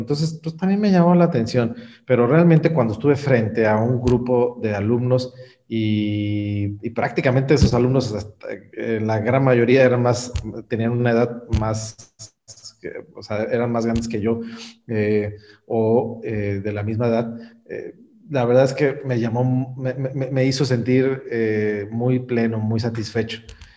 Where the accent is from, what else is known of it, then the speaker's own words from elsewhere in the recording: Tampico, Tamaulipas, Mexico; en mi ciudad natal, que es Tampico, Tamaulipas, veía el puerto industrial